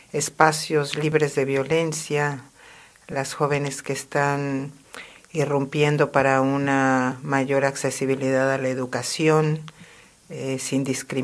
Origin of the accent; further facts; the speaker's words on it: Mexico; en mi país, en México, ¿no?